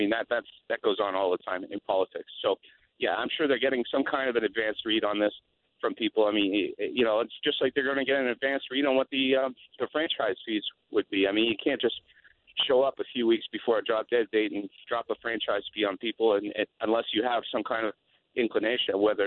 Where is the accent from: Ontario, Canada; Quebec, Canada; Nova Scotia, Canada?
Quebec, Canada; I grew up in Quebec, so I remember the old